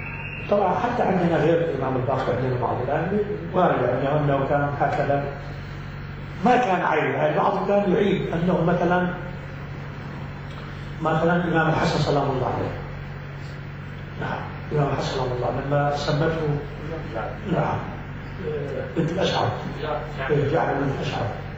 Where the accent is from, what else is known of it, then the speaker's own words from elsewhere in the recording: Lebanon; شوف عندنا في لبنان، شوف عندنا احنا عاداتنا عادات مسيحيه